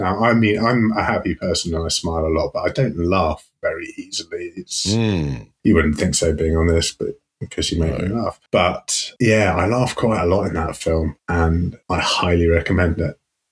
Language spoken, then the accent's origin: English; United Kingdom; we do not like to get straight to the point because we are British.